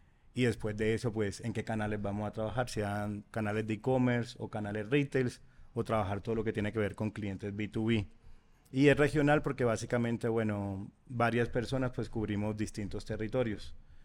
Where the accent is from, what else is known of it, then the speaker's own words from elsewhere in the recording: Cartagena, Bolívar, Colombia; now in Bogotá, Colombia; Yo soy cartagenero, acostumbrado al